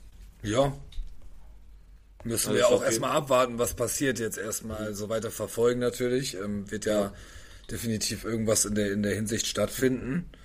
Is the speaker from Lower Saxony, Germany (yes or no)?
yes; Osnabrück, Lower Saxony, Germany; oder auch jetzt in meiner Heimatstadt Osnabrück, dann wissen alle, wo ich wohne.